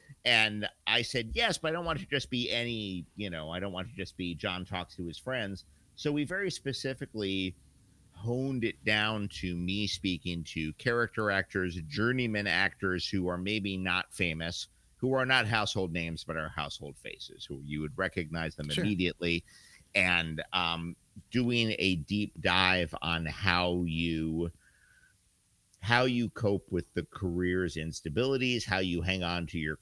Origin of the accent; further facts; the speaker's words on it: New York City, New York, United States; But the catch about growing up in New York City is that you see the downside of a career in the arts, or not the downside, but you see how hard it can be.